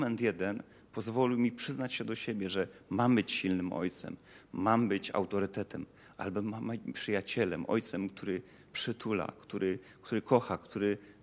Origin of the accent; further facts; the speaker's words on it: Silesian Voivodeship, Poland; Jak jeszcze dodam, że jestem Ślązakiem